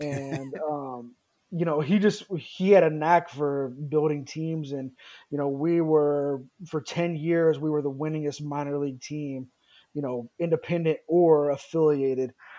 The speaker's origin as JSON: {"language": "English", "region": "Kansas", "country": "United States", "tie": "born or raised there", "said": "I actually grew up coming down to Wichita quite a bit between Wichita and Topeka and Kansas City for different things."}